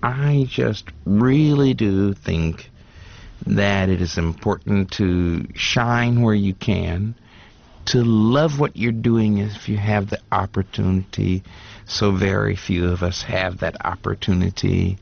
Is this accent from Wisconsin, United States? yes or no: yes; Wisconsin, United States; for people to know that I'm an American and from Wisconsin, the Midwest, and really loving what I do and caring about it